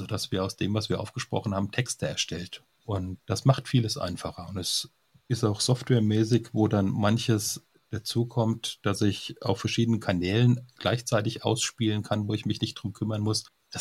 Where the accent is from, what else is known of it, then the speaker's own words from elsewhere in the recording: Germany; Ich komme aus Deutschland und in der Nähe von Mannheim oder Saarbrücken auf der Höhe.